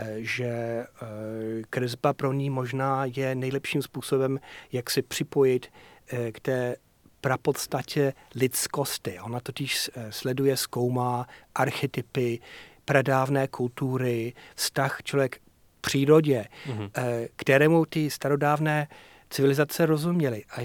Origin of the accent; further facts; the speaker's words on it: Yorkshire and the Humber, United Kingdom; Czech is a second language; Já jsem chlap z Yorkshireu, David Hockney taky je chlap z Yorkshireu